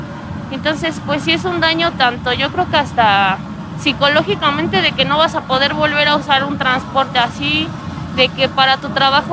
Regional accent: Tláhuac, Mexico City, Mexico; tengo 32 años, soy originaria de Tláhuac y fui usuaria de la línea 12 del metro.

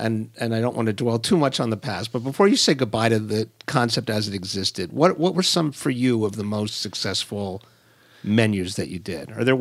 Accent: Florida, United States; no, I grew up in Florida

